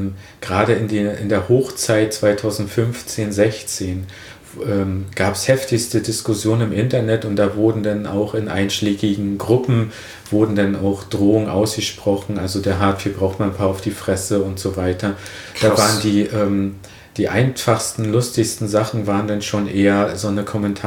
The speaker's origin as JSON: {"language": "German", "town": "Templin", "region": "Brandenburg", "country": "Germany", "tie": "born or raised there", "said": "Auf jeden Fall ist es meine Heimatstadt, also dieser Begriff Heimat. Dann ist es auch eine Stadt, die sehr von Gästen lebt. Wir sind eine Tourismushochburg in Brandenburg und haben sehr viele Besucher."}